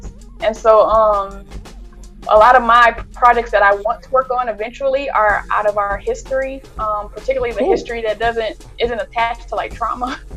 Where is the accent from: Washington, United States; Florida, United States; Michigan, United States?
Michigan, United States; Detroit; I like the idea of Motown Magic on Netflix, just because I'm from Detroit.